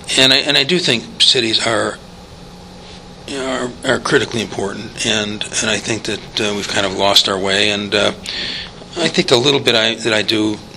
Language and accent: English; Dowdsville, United States; I thought back to growing up in Dowdsville, and we had people who were mentally quite disturbed, but who somehow we integrated them somehow into this little community.